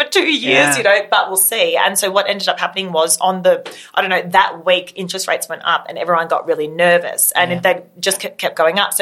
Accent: Melbourne, Victoria, Australia; You know, born and bred in Melbourne as we are, never been to the Grand Prix.

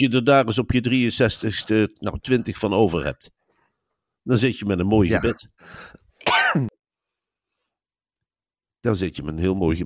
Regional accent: Limburg, Netherlands; Ik kom uit de Mijnstreek.

